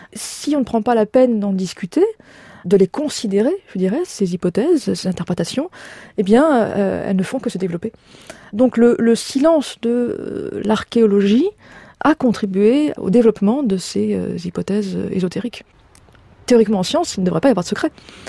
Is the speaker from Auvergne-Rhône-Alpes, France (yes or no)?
yes; Lyon, Auvergne-Rhône-Alpes, France; un, parce que je suis lyonnaise